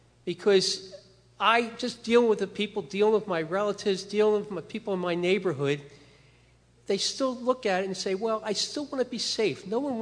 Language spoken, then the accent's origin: English; Orland, Pennsylvania, United States; I'm from Orland, Pennsylvania.